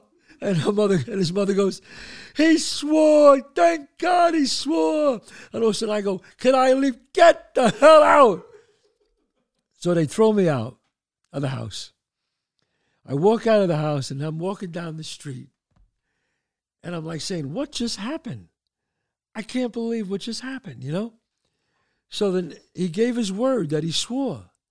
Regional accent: Bronx, New York, United States; Stories from my past growing up in the Bronx.

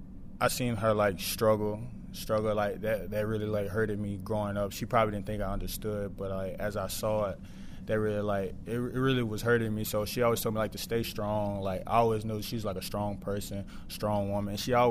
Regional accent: Meridian, Mississippi, United States; Growing up, I was like a country boy, so I was always like hauling hay. I was always with my grandparents.

